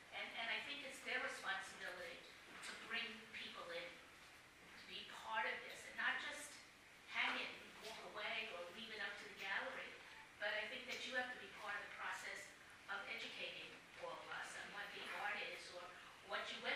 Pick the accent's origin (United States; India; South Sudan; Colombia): United States; Long Island, New York; When I was growing up on Long Island, and we didn't know about life.